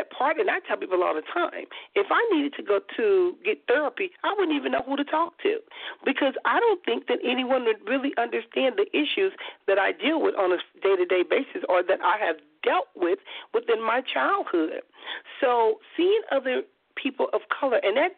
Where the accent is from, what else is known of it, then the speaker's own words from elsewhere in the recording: Compton, California, United States; I remember we were kids growing up in Compton, my mother used to use Dr. Tishman for everything